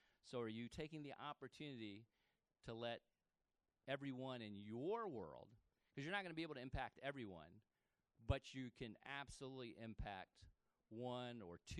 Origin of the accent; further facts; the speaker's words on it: Florida, United States; I'm from Florida. We don't have Emo's Pizza.